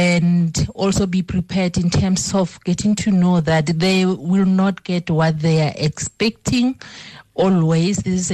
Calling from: Pretoria, Gauteng, South Africa; I'm listening online from Pretoria.

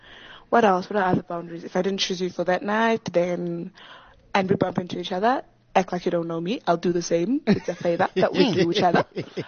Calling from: Lone Hill, Gauteng, South Africa; We're here from Lone Hill.

